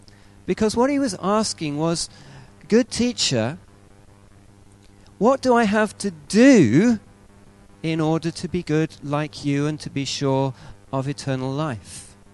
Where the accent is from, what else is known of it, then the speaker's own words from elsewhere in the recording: England, United Kingdom; And I suppose as an English person and other English people here